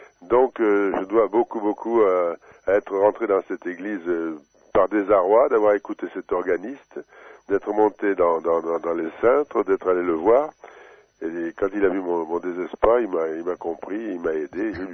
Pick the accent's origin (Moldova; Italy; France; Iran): France; Cahors, Occitanie; vous savez que moi j'ai passé beaucoup de mon enfance à Cahors. J'ai toujours une maison à Cahors.